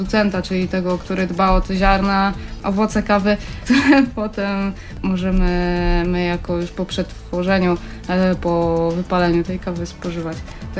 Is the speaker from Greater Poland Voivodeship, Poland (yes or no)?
yes; Poznań, Greater Poland Voivodeship, Poland; Postanowiliśmy się także i my jako poznaniacy włączyć w obchody tego dnia